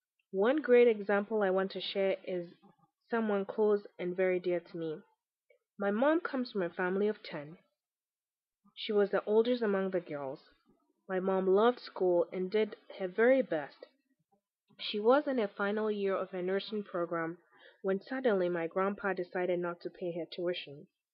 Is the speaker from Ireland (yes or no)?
no; Accra, Greater Accra, Ghana; I was born and raised in Accra, Ghana. I come from a family of five, which includes my parents and two siblings.